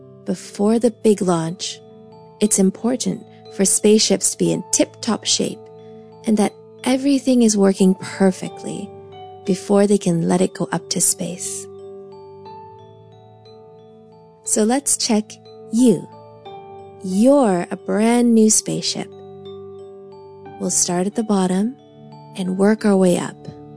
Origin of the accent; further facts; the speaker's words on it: Canada; I'm from Canada too.